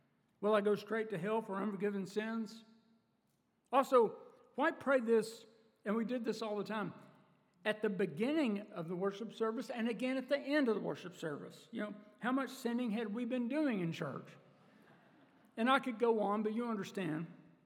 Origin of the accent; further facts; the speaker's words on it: Texas, United States; I grew up in Texas, and in the east part of Texas, the waters were warm and muddy with water moccasins.